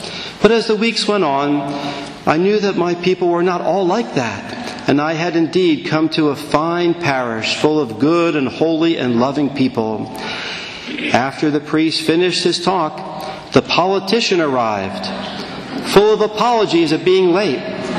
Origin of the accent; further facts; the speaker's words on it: Leesburg, United States; I come from Leesburg, where I was for almost 5 years.